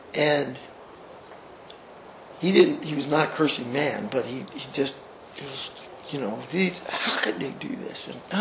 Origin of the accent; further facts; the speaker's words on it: Indiana, United States; Of course, I was from Indiana, where the Klan was headquarters.